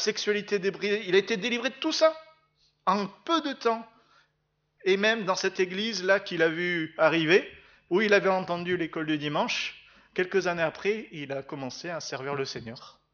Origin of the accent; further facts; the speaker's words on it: Aix-en-Provence, Provence-Alpes-Côte d'Azur, France; Moi je viens d'Aix-en-Provence, donc je sais de quoi je parle.